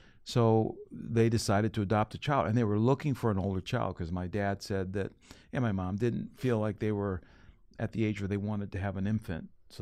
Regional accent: Cleveland, Ohio, United States; growing up in Cleveland, Ohio.

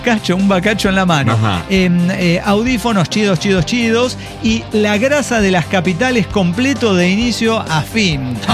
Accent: Ensenada, Baja California, Mexico; Yo soy de Ensenada

